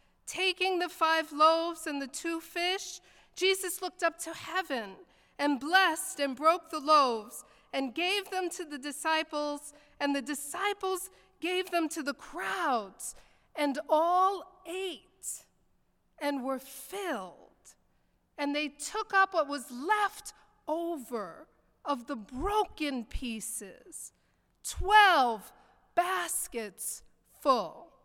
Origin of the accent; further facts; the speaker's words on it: Bronx, New York, United States; I'm a girl from the Bronx, grew up as the daughter of immigrant parents, and embraced by University Heights Presbyterian Church.